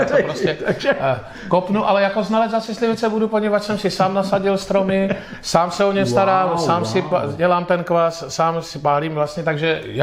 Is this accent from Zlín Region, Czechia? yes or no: yes; Vizovice, Zlín Region, Czechia; Já jsem z Vizovic, to je hlavní město slivice